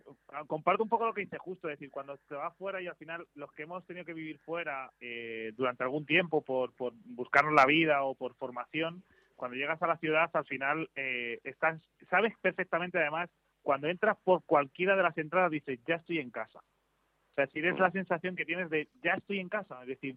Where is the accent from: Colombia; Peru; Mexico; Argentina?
Colombia; moved away as an adult; Además, vine de Colombia hace 3 meses.